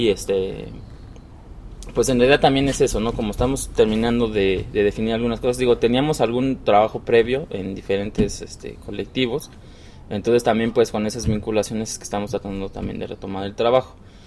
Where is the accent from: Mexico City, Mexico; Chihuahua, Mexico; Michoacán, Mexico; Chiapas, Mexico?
Mexico City, Mexico; now in Puebla, Mexico; no somos originalmente de Puebla. Pues si yo soy del DF